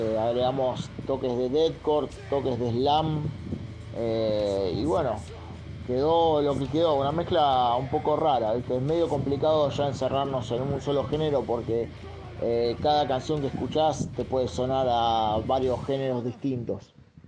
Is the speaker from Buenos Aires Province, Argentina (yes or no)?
yes; Quilmes, Buenos Aires Province, Argentina; Bueno, obviamente somos de Argentina. Pero bueno, somos de Quilmes, provincia de Buenos Aires.